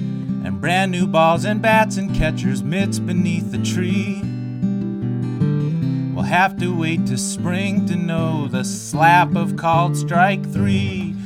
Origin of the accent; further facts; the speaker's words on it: Cooperstown, New York, United States; It's a song that was based on my growing up in Cooperstown, working at the Baseball Hall of Fame for a few years.